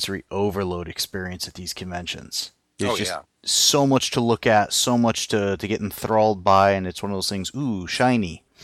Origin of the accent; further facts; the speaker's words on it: San Diego, California, United States; I grew up in San Diego. I mean, it's earthquake country. It's a low city by and large, and I was out in the suburbs.